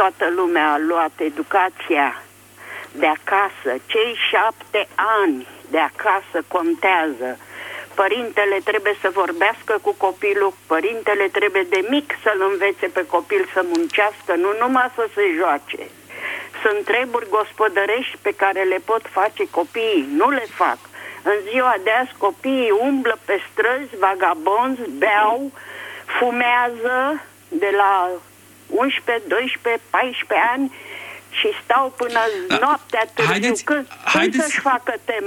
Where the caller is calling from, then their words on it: Bucharest, Romania; Sunt din București.